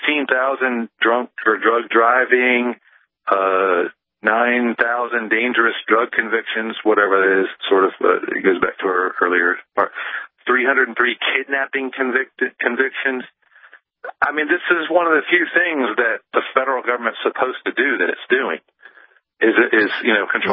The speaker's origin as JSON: {"language": "English", "region": "Florida", "country": "United States", "tie": "born or raised there", "said": "I grew up in South Florida and everybody was a burnout"}